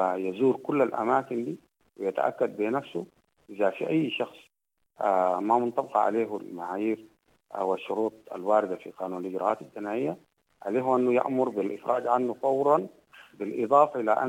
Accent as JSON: {"language": "Arabic", "country": "Sudan", "said": "نحن كمواطنين سودانيين"}